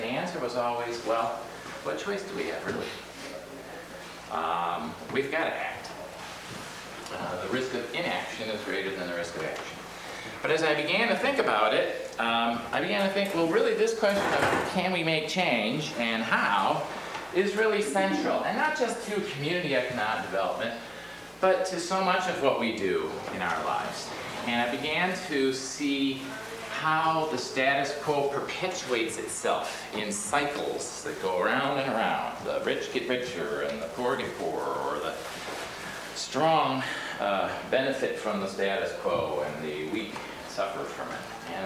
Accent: Chicago, Illinois, United States; I'm a community economic development consultant, born and raised in Chicago, Illinois, and that's really where I sort of cut my teeth in community organizing and development and activism.

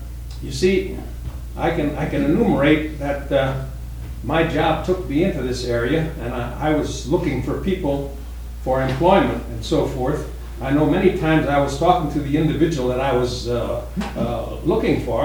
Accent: St. Louis, Missouri, United States; Well, I don't know if any of you folks here have grown up in a really segregated society. Now, I came from St. Louis, and boy, I'll tell you, back at the 30s, you know, in the midst of the Depression, I saw the horrors of that.

